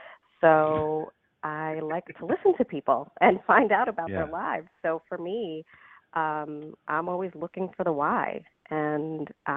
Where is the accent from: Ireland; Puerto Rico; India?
Puerto Rico; I'm Puerto Rican. My parents were born and raised in Puerto Rico. I'm the youngest of four siblings, and my culture is incredibly important to me.